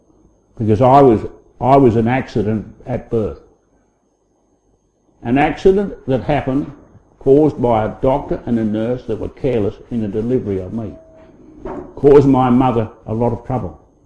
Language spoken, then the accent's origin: English; Sydney, New South Wales, Australia; born there; I was born late one night, about 11:15 hours, on the 11th of June 1944. Sydney was under siege at that time because the war was on.